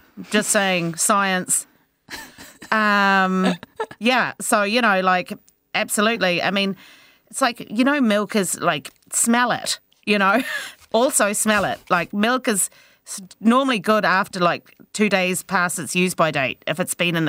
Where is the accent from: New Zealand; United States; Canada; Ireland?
New Zealand; I'm actually from New Zealand.